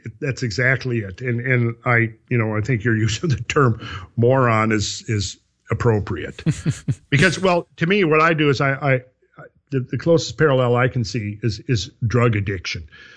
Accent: United States; as an American, I'm a real staunch believer in the idea of freedom

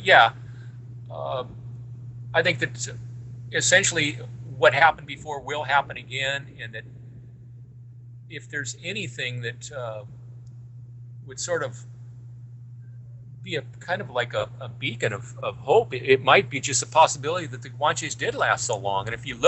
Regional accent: United States; I'm speaking as an American who's hosted over 9,000 people from all different parts of the world.

